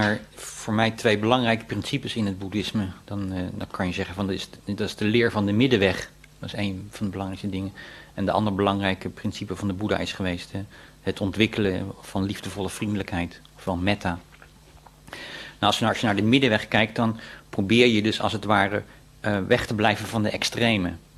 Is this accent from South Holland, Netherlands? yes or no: yes; The Hague, South Holland, Netherlands; Ja, ik kom oorspronkelijk uit Den Haag. Ik ben geboren en getogen in Den Haag.